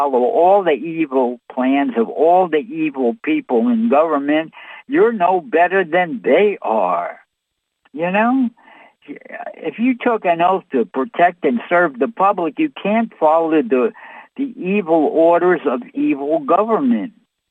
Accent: United States; Hey, you know, I'm an American here.

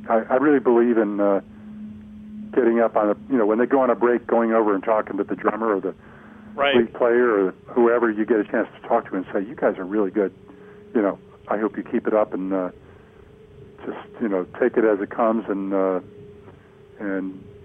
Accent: Elmira, New York, United States; when I grew up in Elmira, New York, we had one pop radio station there that played every kind of music.

